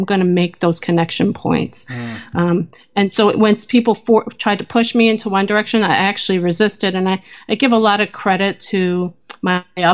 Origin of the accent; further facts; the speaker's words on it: New Jersey, United States; And I grew up moving around a lot because of my father's job as a Methodist pastor. And growing up in New Jersey in the 1980s was an interesting time as an Asian American